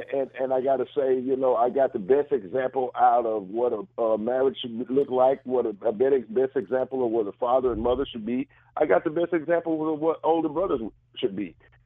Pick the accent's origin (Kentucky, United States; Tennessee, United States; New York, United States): Tennessee, United States; Memphis; I come from Memphis out of a very religious home.